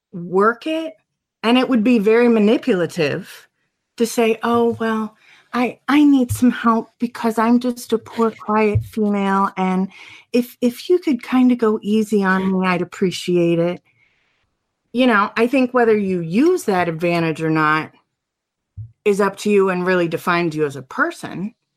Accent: Cincinnati, Ohio, United States; Okay, so I grew up in a really weird suburb because I grew up outside of Cincinnati, and the community was originally blue collar

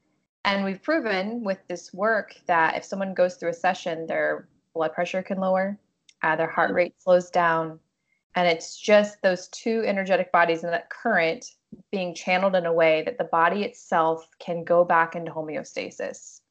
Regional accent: Virginia, United States; I grew up in Southwest Virginia in the mountains in a really tiny town, born and raised there

